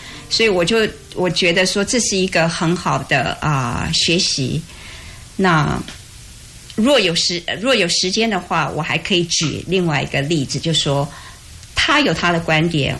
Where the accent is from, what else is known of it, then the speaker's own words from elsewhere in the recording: Taiwan; now in United States; 我从台湾过来